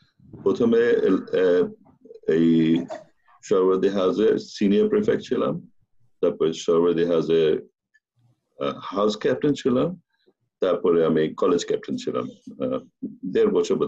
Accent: Dhaka Division, Bangladesh; আমি তার আগে মিন্ট রোডে বড় হয়েছি, 2 নম্বর মিন্ট রোড। তার আগে আমি তখন মিন্টোরে থাকে কালীন আর কি সেন্ট গ্রেগরিজে পড়তাম। সেন্ট গ্রেগরিজ স্কুল ছিল ভিক্টোরিয়া পার্কে

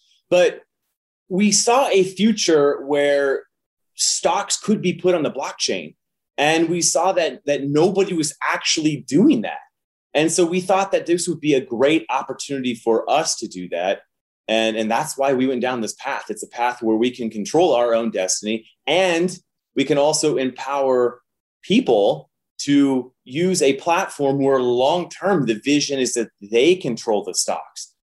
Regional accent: Nebraska, United States; I was born and raised in Nebraska.

